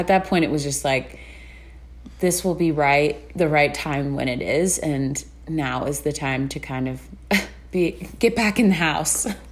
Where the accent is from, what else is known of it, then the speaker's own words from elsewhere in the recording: Florida, United States; and I grew up in South Florida, so I'm familiar with natural disasters and hurricanes and stuff